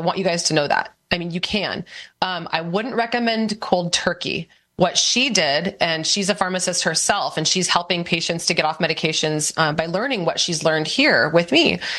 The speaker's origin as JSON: {"language": "English", "region": "California", "country": "United States"}